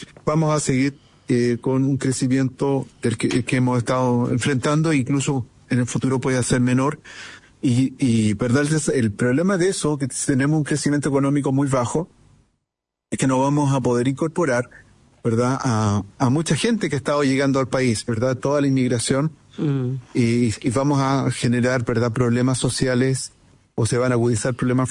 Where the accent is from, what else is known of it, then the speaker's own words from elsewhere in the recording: Chile; en algunas metas mínimas que todos como chilenos, ¿verdad?, pudiéramos abrazar y empujar